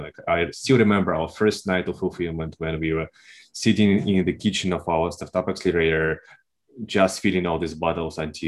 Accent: Russia; English is a second language; And I am originally from Russia, as you can tell from my accent.

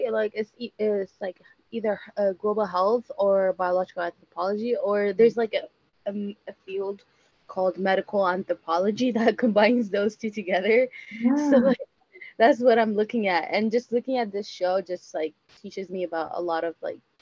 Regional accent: San Diego, California, United States; also born or lived in Addis Ababa, Ethiopia; I was born in Addis Ababa, Ethiopia, just like Bizrat, but I grew up here in the U.S. or in San Diego most of my life.

